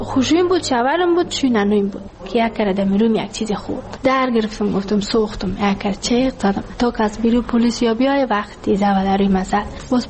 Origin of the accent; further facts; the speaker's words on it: Ghazni, Afghanistan; now in Kabul, Afghanistan; که ما کابل آمدیم. از غزنی هستیم.